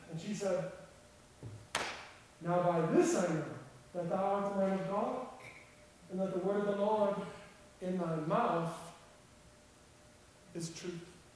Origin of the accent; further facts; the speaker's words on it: Wheaton, Illinois, United States; also born or lived in California, United States; I grew up right outside of Chicago in Wheaton.